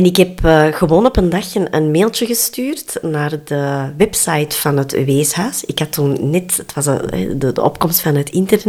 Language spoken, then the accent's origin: Dutch; Belgium; also born or lived in South Korea; Ik ben 45 jaar en ik ben geadopteerd uit Zuid-Korea. Ik ben in 1977 alweer aangekomen in België.